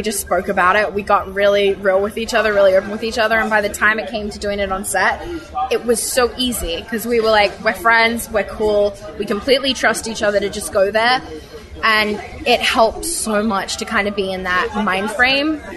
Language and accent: English; Australia; I grew up in Australia.